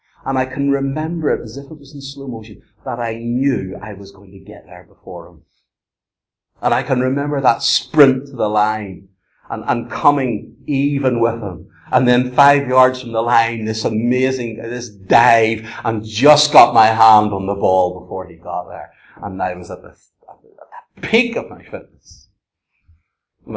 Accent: Northern Ireland, United Kingdom; I love rugby. I'm an Ulsterman.

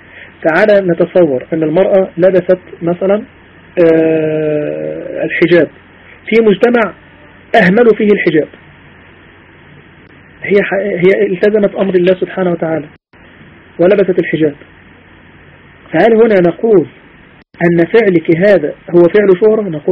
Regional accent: Egypt; الغالب مثلا في عندنا في مصر الغالب أن هذا يعتبر دين

